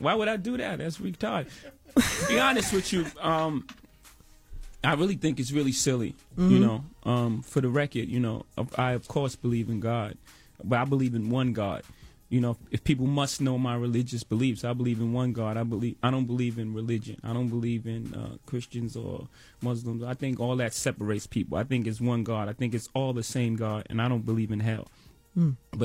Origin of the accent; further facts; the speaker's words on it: Brooklyn, New York, United States; I'm from Marcy Projects.